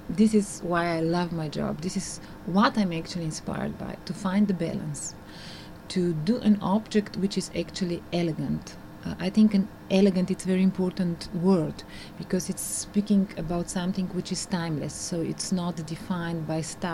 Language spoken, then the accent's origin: English; Ljubljana, Central Slovenia, Slovenia; English is a second language; happy and interested to become part of Ljubljana, so I was challenged by the fact to do something in my hometown.